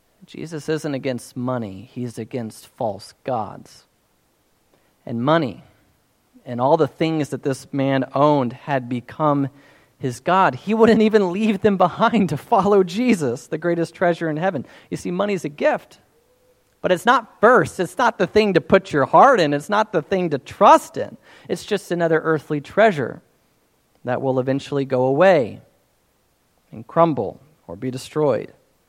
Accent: Perryville, United States; A new business would open up in Perryville, my hometown, and I'd already start thinking about, wonder what kind of profit margins they're getting and what they're selling.

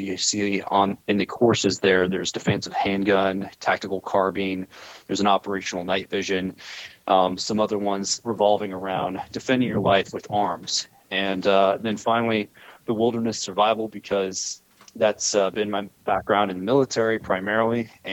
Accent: Spokane, Washington, United States; which was close to my hometown, coincidentally, in Spokane, Washington

